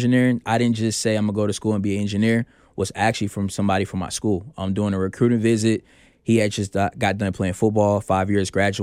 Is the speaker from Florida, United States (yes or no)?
yes; Miami, Florida, United States; also born or lived in Atlanta; now in Las Vegas, United States; Born and raised in Miami, Florida, moved to Atlanta, and now I'm in Las Vegas.